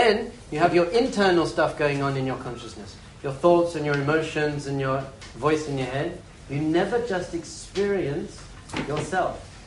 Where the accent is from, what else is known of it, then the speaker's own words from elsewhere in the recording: London, United Kingdom; So I'm from London.